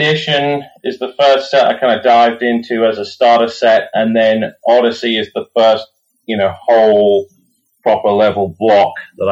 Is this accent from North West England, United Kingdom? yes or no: no; Guildford, South East England, United Kingdom; Town just a couple of stops away. So Guildford, slightly larger, 5 miles down the road. Born and raised.